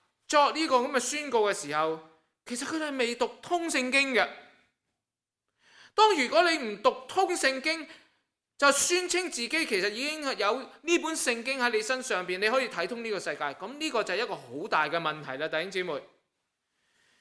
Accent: Guangdong, China; 我哋广东人咧称呢种嘅情况叫做偏见

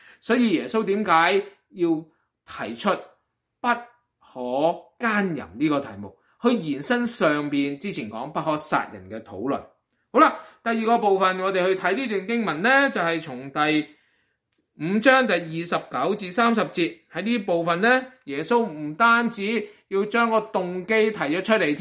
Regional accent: China; 我哋中国人都好啦，或者西方社会都好啦

